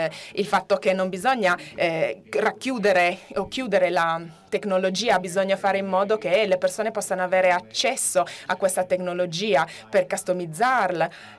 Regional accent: United States; io sono statunitense, mi sembra un po' tutto un'utopia.

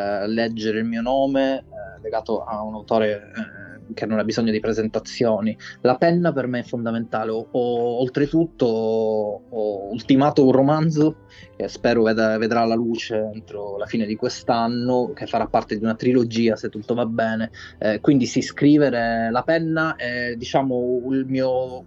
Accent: Sicily, Italy; io vengo dal sud, vengo dalla Sicilia, quindi noi del sud abbiamo questa teatralità, secondo me, innata

